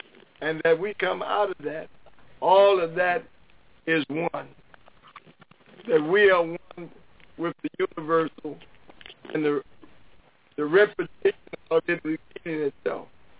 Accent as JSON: {"language": "English", "town": "Chicago", "region": "Illinois", "country": "United States", "tie": "born or raised there", "said": "I didn't know how I, as a black boy growing up in Chicago, was going to get to Israel and be there."}